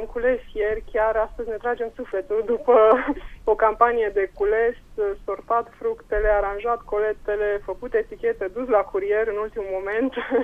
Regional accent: Ialomița County, Romania; Nu suntem din zonă. Nu, soțul este din Maramureș și eu sunt din Ialomița.

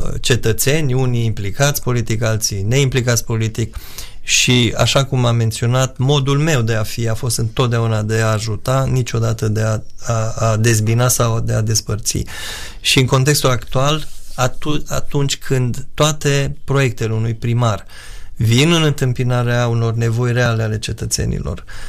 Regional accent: Dâmbu, Romania; sunt român și sunt mândru de acest lucru, faptul că eu sunt născut aici și am crescut de mic în Dâmbu

